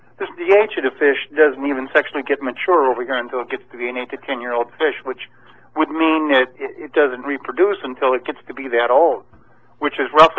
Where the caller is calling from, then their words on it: Ann Arbor, Michigan, United States; I'm residing over by the Ann Arbor, Michigan area.